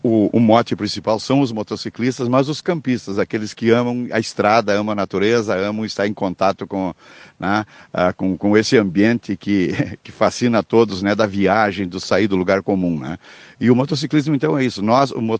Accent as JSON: {"language": "Portuguese", "region": "Rio Grande do Sul", "country": "Brazil", "said": "nós, como gaúchos, temos que apresentar a nossa cultura para os irmãos que vêm de fora"}